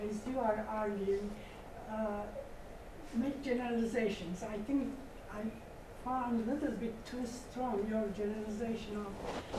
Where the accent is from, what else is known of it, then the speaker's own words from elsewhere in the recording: Istanbul, Turkey; moved away; I'm the last child. I'm from Istanbul, Turkey.